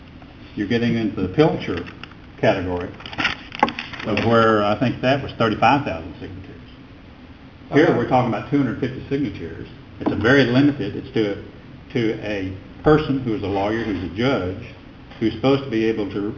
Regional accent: Houston, Texas, United States; from Houston

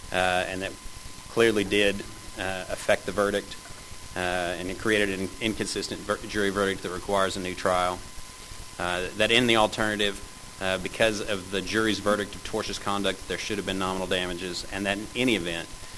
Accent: Oklahoma, United States; especially because I hail from Oklahoma, where appellate argument is not permitted before the Court of Appeals or the Supreme Court.

